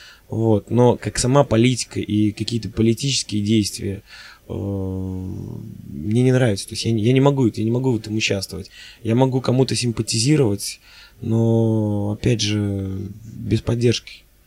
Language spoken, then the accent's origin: Russian; Belarus; Вот, я, скажем так, из Беларуси